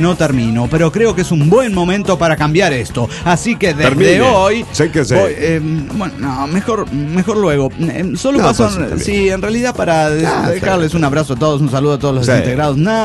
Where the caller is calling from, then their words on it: Asunción, Paraguay; de Asunción del Paraguay.